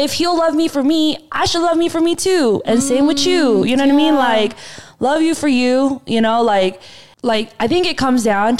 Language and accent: English; United States; I feel like just being Korean American too, like, there is that bond, you know, like the whole church thing.